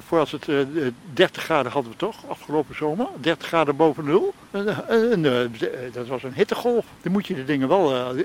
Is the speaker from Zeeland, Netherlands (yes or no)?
no; Grootschermer, North Holland, Netherlands; born there; now in Amsterdam, Netherlands; ik ben geboren in Noord-Holland, Grootschermer. En ik woon al 50 jaar in Amsterdam.